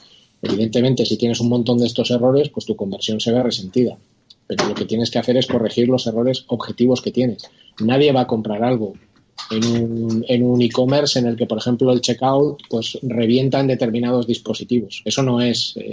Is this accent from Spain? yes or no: yes; Aragon, Spain; now in Zaragoza, Spain; yo estoy en Zaragoza porque yo soy aragonés como mis socios